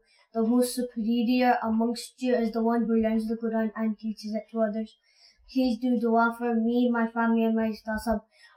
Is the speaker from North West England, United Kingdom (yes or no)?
no; Glasgow, Scotland, United Kingdom; I am from Glasgow, Scotland. I study at Madrasatul Madina.